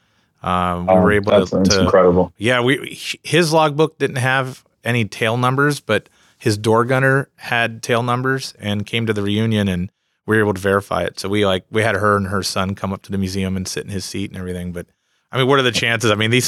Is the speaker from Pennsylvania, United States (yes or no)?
yes; Pittsburgh, Pennsylvania, United States; I'm born and raised in Pittsburgh. So I'm a proud Steelers fan